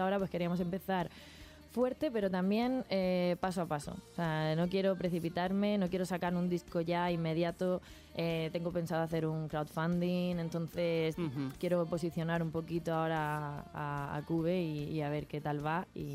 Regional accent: Region of Murcia, Spain; porque yo soy murciana y al final allí también se nota la tierra.

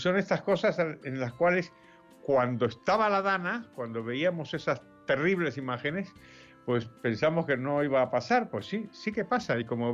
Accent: Argentina; born there; moved away; hizo una apuesta importantísima en mi continente natal y en mi país natal, en Argentina, hace muchos años

